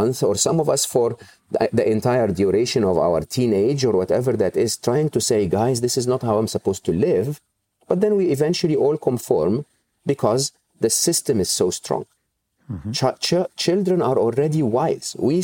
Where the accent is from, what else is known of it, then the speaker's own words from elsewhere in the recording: Egypt; growing up in Egypt, even though we didn't have social security